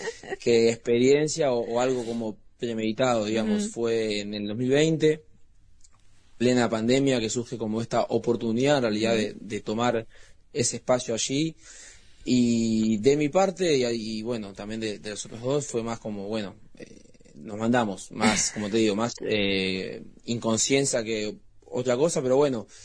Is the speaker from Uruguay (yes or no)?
yes; Montevideo, Uruguay; Yo no, yo soy de Montevideo. Pero bueno, iba bastante seguido hace años, claro. Ahí fue que lo conocí a él. Pero yo soy de acá, estoy de Montevideo, digo acá porque ahora estoy acá.